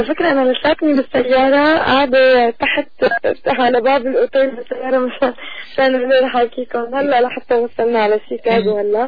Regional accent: Syria; بلادي سوريا

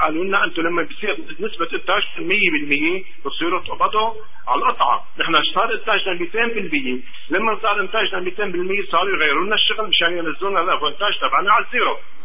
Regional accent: Egypt; انا مصري غير سنه وشهرين هون بالبلد

